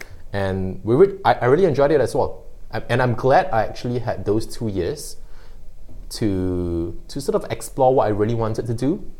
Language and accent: English; Singapore; moved away as an adult; I was born in Singapore, grew up in Singapore.